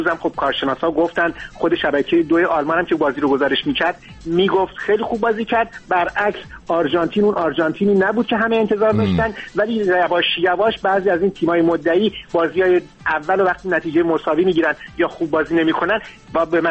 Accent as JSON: {"language": "Persian", "country": "Iran", "said": "خب همه ما ایرانی هستیم"}